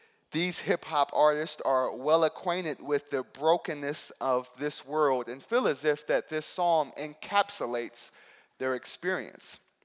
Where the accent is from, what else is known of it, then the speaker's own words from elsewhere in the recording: Houston, Texas, United States; now in Los Angeles, United States; I pastor a church out in Los Angeles, California, but I'm actually originally from Houston, Texas.